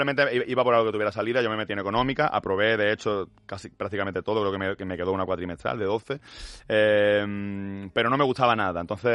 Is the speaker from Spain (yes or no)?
yes; Málaga, Andalusia, Spain; Yo que soy de Málaga, te la podía llevar a la playa.